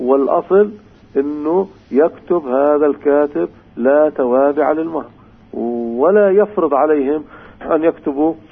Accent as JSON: {"language": "Arabic", "country": "Palestine", "said": "والحمد لله عندنا في فلسطين كل محافظة فيها مفتي"}